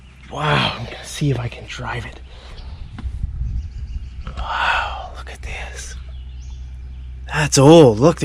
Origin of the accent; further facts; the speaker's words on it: Alberta, Canada; I'm from Alberta, and people from Alberta like to eat steak.